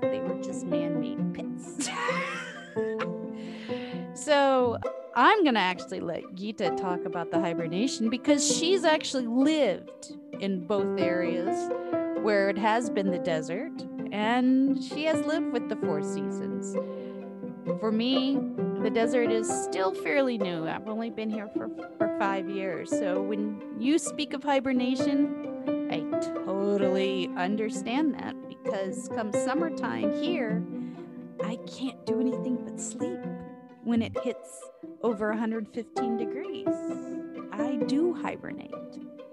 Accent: Midwest, United States; So as a Midwesterner and as somebody who, people who lived where four seasons are, it is not a time for hibernation.

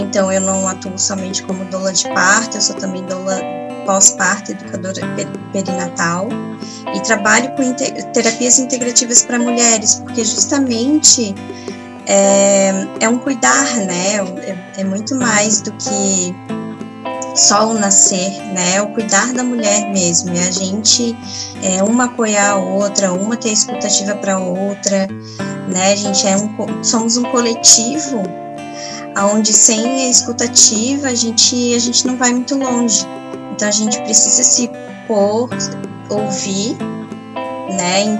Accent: Palhoça, Santa Catarina, Brazil; eu sou aqui da Palhoça, da região de Grande Floripa

